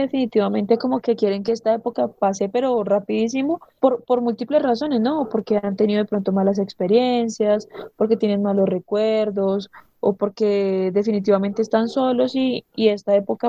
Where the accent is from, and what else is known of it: Colombia